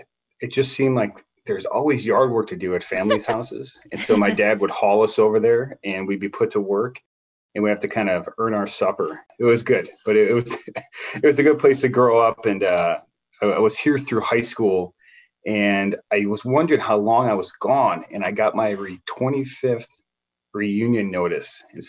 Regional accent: Milwaukee, Wisconsin, United States; But I grew up in Wisconsin, in Milwaukee, actually.

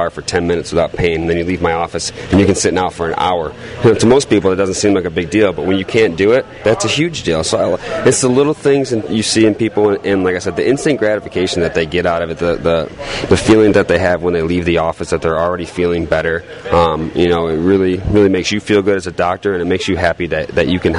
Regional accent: Weedsport, New York, United States; I mean, it's my hometown. I grew up in Weedsport, just west of Syracuse, you know, so I was always a big Syracuse fan

